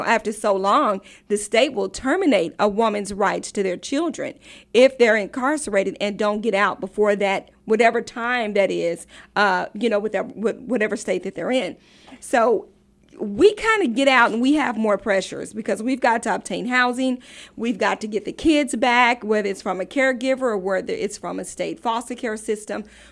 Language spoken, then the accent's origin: English; Oklahoma, United States; I'm from Oklahoma, okay, and Oklahoma is one of the states that has the highest number of incarceration of women.